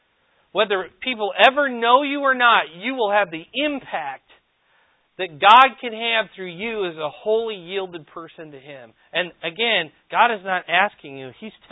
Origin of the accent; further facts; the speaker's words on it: Fort Dodge, Iowa, United States; also born or lived in Cedar Rapids; I remember, I grew up in Fort Dodge.